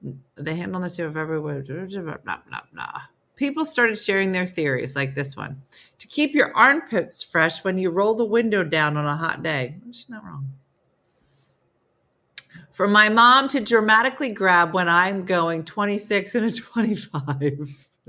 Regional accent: Manitoba, Canada; I'm from Manitoba, Canada. Can't get more prairie than that.

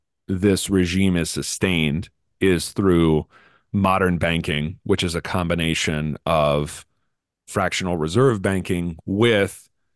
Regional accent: Scotland, United Kingdom; I am Scottish.

